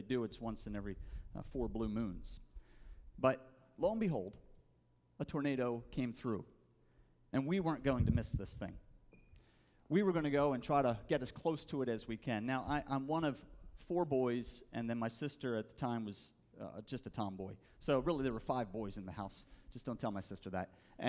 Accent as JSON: {"language": "English", "town": "West Chester", "region": "Pennsylvania", "country": "United States", "tie": "born or raised there", "said": "there was a storm that came rolling through my hometown of Westchester, Pennsylvania. It's southeastern Pennsylvania, just outside of Philadelphia"}